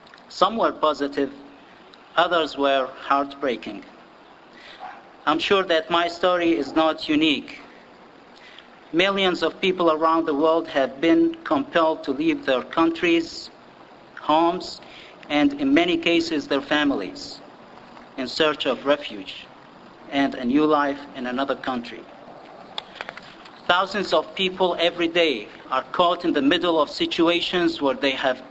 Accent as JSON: {"language": "English", "town": "Al-Hilla", "region": "Babil", "country": "Iraq", "tie": "born or raised there", "said": "when I was growing up in Al-Hilla, Iraq"}